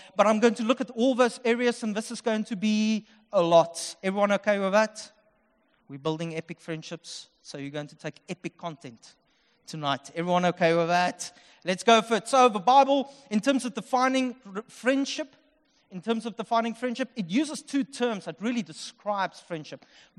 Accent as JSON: {"language": "English", "town": "Upington", "region": "Northern Cape", "country": "South Africa", "said": "I'm from Upington."}